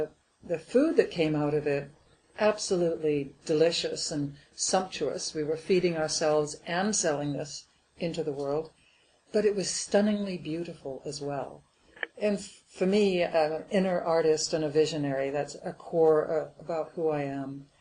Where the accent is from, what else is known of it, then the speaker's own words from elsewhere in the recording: Wales, United Kingdom; I grew up in Wales, and I was a country girl with this wonderful life with four sisters